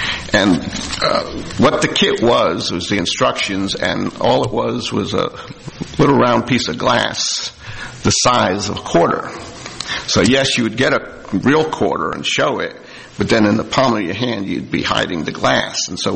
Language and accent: English; New Jersey, United States; I grew up in New Jersey, so we got stations out of New York